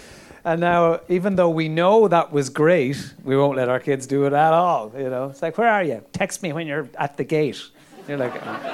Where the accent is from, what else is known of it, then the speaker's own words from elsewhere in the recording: Ballyclock, Munster, Ireland; I grew up in County Limerick. Yes, Ballyclock is about 5 miles from Limerick City. And I guess it was a place of, you know, tractors pulling hay and all that kind of stuff.